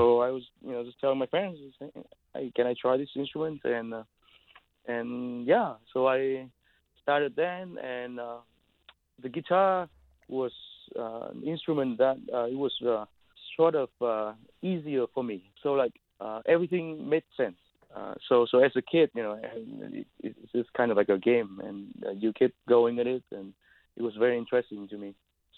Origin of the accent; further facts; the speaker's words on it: Vietnam; Of course, I'm coming from Vietnam, and I'm so interested in Vietnamese guitar music.